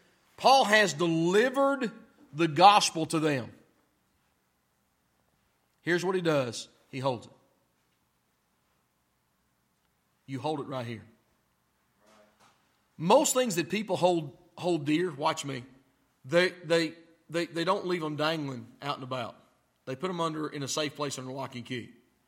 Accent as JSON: {"language": "English", "country": "United States", "said": "Now, I'm an American, and some folks who've been in our church are from other places."}